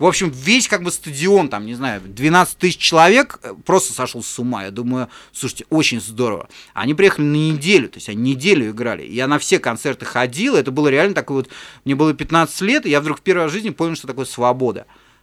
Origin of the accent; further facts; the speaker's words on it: Saint Petersburg, Russia; Я до этого из Петербурга редко выезжал. Я был маленький, мне было 15 лет.